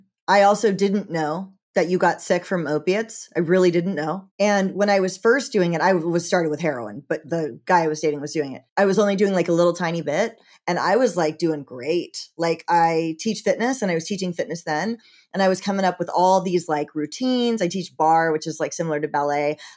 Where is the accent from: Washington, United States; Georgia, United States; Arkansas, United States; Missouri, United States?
Georgia, United States; I know a little bit about North Carolina. I'm from Georgia.